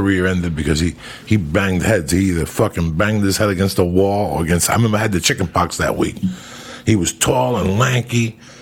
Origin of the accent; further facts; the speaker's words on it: New Jersey, United States; My mom was in Manhattan, but then we grew up in Jersey, but my mom was always a Met fan.